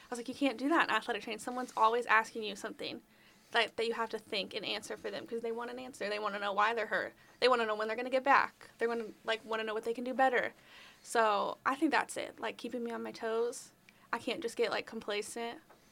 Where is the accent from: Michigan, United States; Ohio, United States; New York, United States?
Ohio, United States; Cleveland; I've always loved sports growing up in Cleveland. It's kind of in your blood.